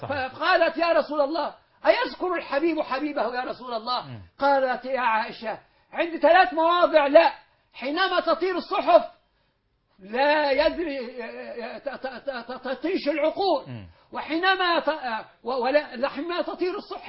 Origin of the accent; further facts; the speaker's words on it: Egypt; إحنا أبناء مصر